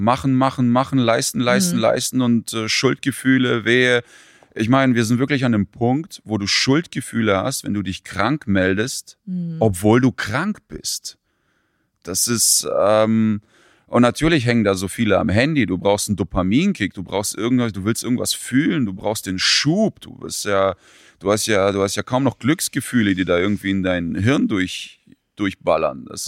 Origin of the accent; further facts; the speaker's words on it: Ukraine; also born or lived in Kazakhstan / Germany; now in Norway; Ich bin in Kasachstan geboren, ich bin in der Ukraine aufgewachsen, dann habe ich jetzt hier in Deutschland gelebt, jetzt lebe ich in Norwegen